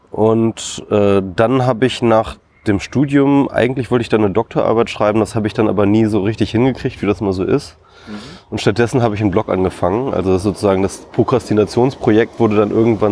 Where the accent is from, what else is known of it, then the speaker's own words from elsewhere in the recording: Isernhagen, Lower Saxony, Germany; Ich komme aus Hannover ursprünglich, bin ich dort in Hannover in der Nähe aufgewachsen, Isernhagen, um genau zu sein.